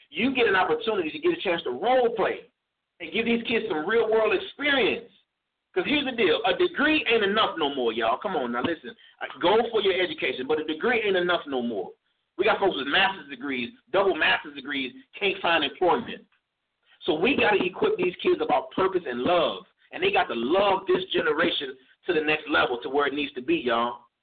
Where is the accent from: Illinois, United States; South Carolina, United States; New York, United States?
Illinois, United States; East St. Louis; moved away as an adult; now in Texas, United States; I'm from East St. Louis, Illinois, and I'm living in Texas. I live here.